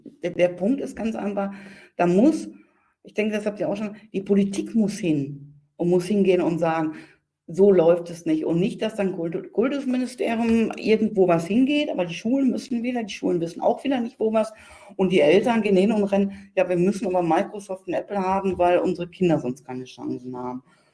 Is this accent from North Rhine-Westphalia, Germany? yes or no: yes; North Rhine-Westphalia, Germany; Also ich komme aus NRW